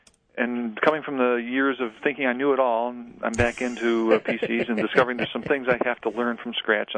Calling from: Penfield, New York, United States; I'm over in Penfield.

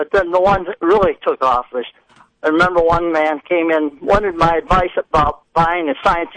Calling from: Hilton, New York, United States; I'm calling from Hilton.

